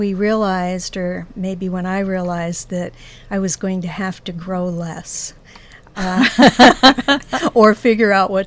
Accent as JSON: {"language": "English", "region": "New Jersey", "country": "United States", "said": "I'm from New Jersey."}